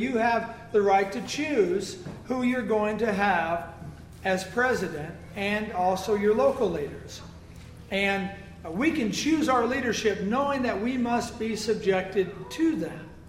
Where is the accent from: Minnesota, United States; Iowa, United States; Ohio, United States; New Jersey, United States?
Iowa, United States; I grew up in Iowa. And if you're familiar with Iowa, it's the caucus state.